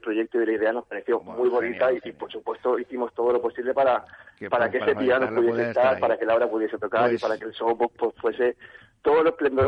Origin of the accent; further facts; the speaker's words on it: Benidorm, Valencian Community, Spain; A ver, nosotros también somos de pueblo. Bueno, somos de Benidorm.